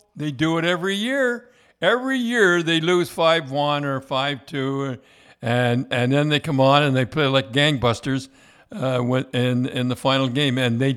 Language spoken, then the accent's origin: English; Colorado, United States; I come from Colorado.